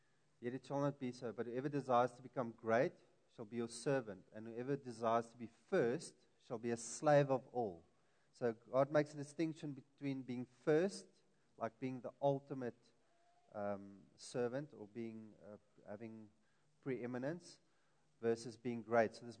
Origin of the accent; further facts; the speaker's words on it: Wellington, Western Cape, South Africa; I'm originally from the Boland, Wellington, and my wife from Malmesbury.